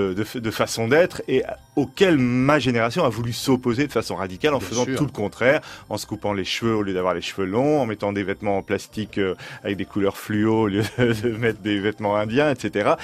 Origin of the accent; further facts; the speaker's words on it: Le Havre, Normandy, France; Moi, j'ai grandi au Havre, vous voyez, c'est pas tout à fait autobiographique.